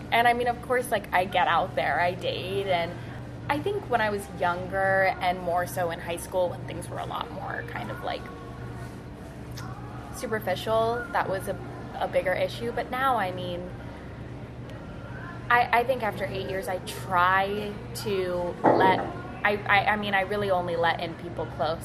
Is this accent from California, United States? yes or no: yes; Anaheim, California, United States; I am. So. I'm from Anaheim.